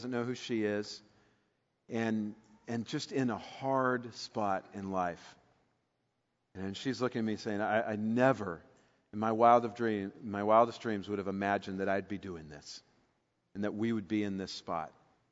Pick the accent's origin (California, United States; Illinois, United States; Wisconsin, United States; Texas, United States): California, United States; Bakersfield; I mean, I grew up in Bakersfield, and that's nothing compared to what they had to deal with.